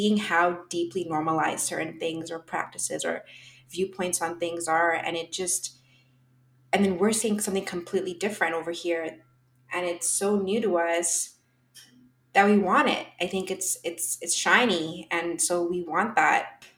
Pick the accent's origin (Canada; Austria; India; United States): Canada; Ottawa, Ontario; growing up in Bayshore and in a very immigrant neighborhood in Ottawa